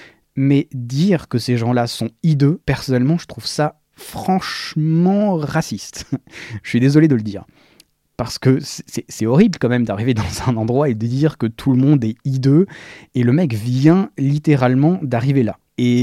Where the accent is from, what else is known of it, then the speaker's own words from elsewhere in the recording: Switzerland; Alors je sais qu'en tant que Suisse, si j'arrive dans un village comme ça